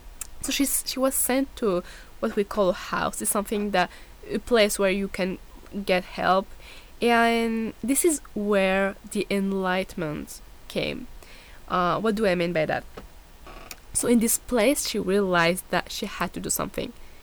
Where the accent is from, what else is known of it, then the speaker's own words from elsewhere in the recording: France; I'm a student, I'm from France, as I told you